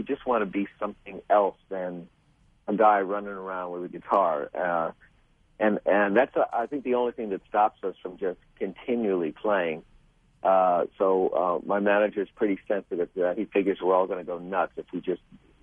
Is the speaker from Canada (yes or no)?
no; New York, United States; I grew up in New York, so I was used to snow